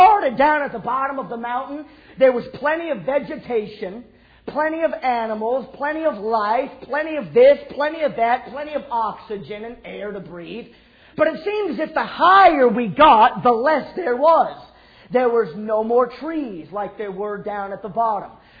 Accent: Oregon, United States; also born or lived in California; my dad and I, growing up in Oregon and California many times

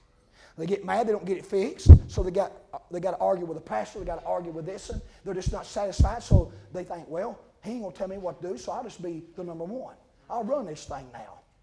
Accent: Grundy County, United States; I was raised in Grundy County where they steal hubcaps and grow marijuana and they fight all their life. And they love to fight in Grundy County. I was raised up fighting.

